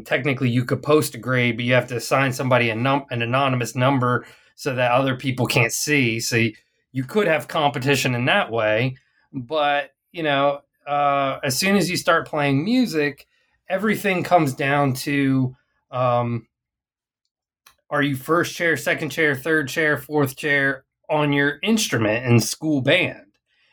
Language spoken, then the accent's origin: English; Virginia, United States; born or raised there